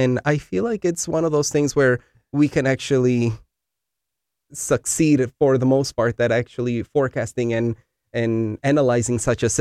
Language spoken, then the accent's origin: English; Chicago, Illinois, United States; Well, you know, I'm originally from Chicago.